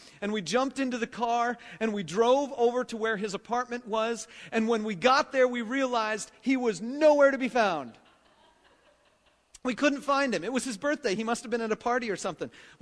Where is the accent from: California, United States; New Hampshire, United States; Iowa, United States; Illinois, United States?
California, United States; I was raised in California